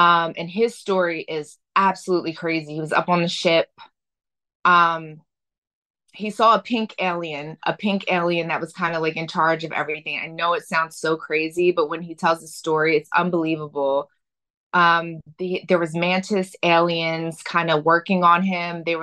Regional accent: Philadelphia, Pennsylvania, United States; I grew up in South Philly in the inner city, you know, went to a public school.

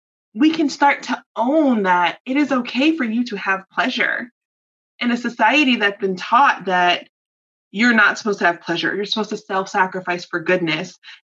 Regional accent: the South, United States; I was personally told as a child to call my vagina a pocketbook because I am a Southerner.

